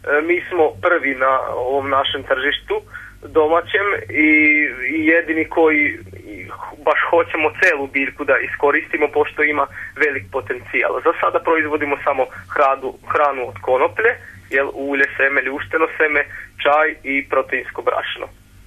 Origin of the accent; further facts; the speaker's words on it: Kisač, Vojvodina, Serbia; Da, ja sam iz Kisača, to je jedno selo pored Novog Sada.